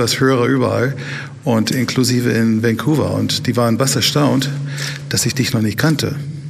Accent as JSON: {"language": "German", "town": "Bielefeld", "region": "North Rhine-Westphalia", "country": "Germany", "said": "Ich komme aus Bielefeld"}